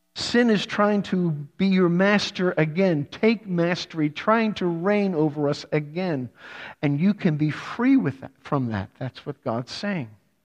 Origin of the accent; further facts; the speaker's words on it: United States; I'm an American. I don't have to give up my self-will.